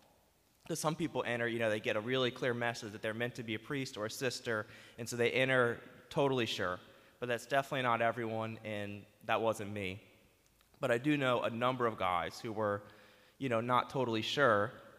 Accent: Metairie, Louisiana, United States; I grew up in Metairie. I went to Jesuit High School, and I graduated there in 2011.

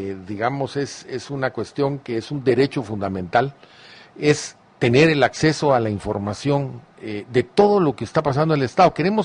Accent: Guatemala; como guatemalteco

